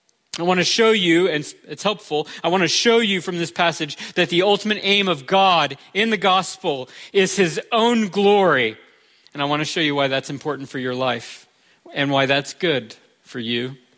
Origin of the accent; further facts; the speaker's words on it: United States; As an American who enjoys the sweet benefits of freedom, I love this holiday.